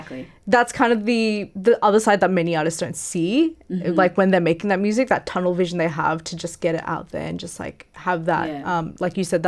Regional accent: Australia; those two experiences of being South Asian and growing up in Australia

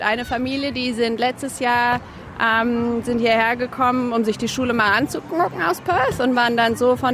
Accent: Germany; now in Australia; Also ich komme aus Deutschland und mein Mann ist Australier. Und ich spreche zu Hause mit den Kindern Deutsch

